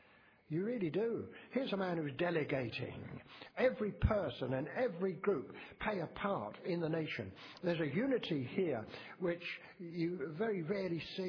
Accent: United Kingdom; We often, as British people, look back to Winston Churchill.

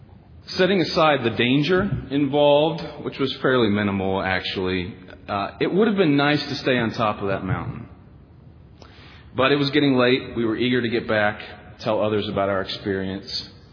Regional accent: Indiana, United States; Well, I come from Indiana, so I don't fit that category.

